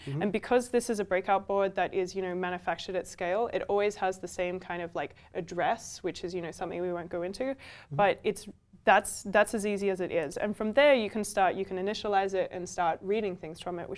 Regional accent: Melbourne, Victoria, Australia; So I grew up in Australia, in Melbourne, and we use Celsius.

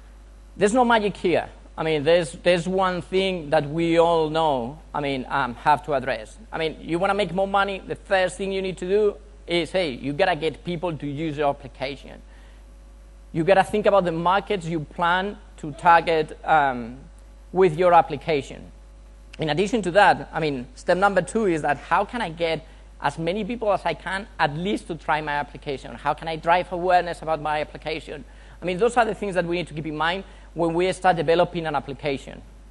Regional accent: Spain; I'm from Spain.

